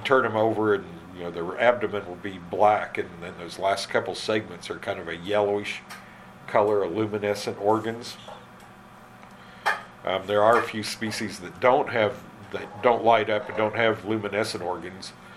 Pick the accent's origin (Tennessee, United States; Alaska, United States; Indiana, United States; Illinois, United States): Indiana, United States; Where I grew up in Indiana, they were everywhere.